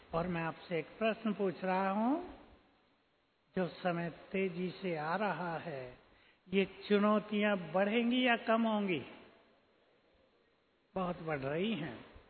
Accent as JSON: {"language": "Hindi", "region": "Uttar Pradesh", "country": "India", "tie": "born there", "said": "हमारे गांव के पास, जो हम जहां हमने जन्म लिया था यूपी में"}